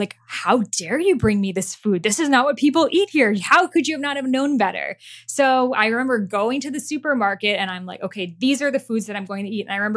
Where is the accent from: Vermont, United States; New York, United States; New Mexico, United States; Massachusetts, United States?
Massachusetts, United States; Boston; English is a second language; We were just talking about how I grew up in Boston, very like